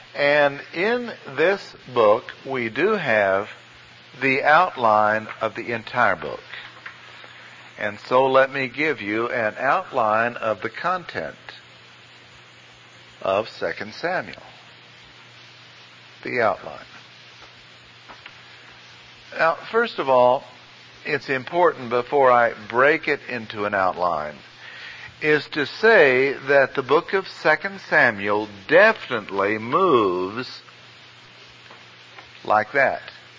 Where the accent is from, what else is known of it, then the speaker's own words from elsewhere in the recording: Ireland; I'm Irish.